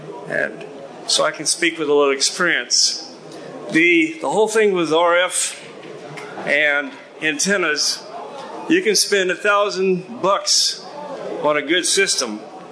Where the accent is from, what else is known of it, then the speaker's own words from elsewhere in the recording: Los Angeles, California, United States; accent: Southern California; I'm originally from California, and that's why this crazy accent, right? Southern Cal. Got my license back in 57 in high school, right out of Los Angeles, and from there up to Sacramento and the Air Force.